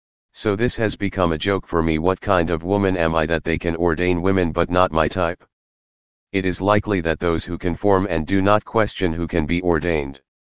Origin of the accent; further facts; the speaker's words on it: Malawi; born there; I was born in Malawi